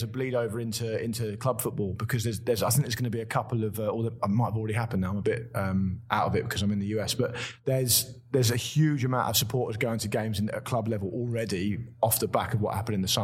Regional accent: Portsmouth, South East England, United Kingdom; moved away as an adult; now in London, United Kingdom; I'm not a Londoner. I'm from Portsmouth originally. So I moved to London in 2004. But I was born and raised in Portsmouth.

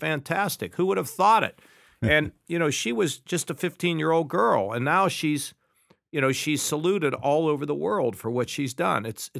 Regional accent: United States; I think of myself as an American.

